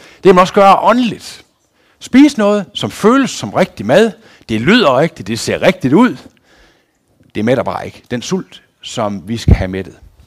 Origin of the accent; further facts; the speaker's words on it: Herning, Central Denmark Region, Denmark; fordi vi kommer fra Herning, vi bygger bare det, vi ikke har